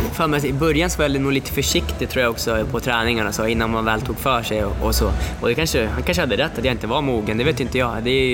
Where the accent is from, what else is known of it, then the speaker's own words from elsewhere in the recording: Uppsala, Uppsala County, Sweden; jag kommer ju från Uppsala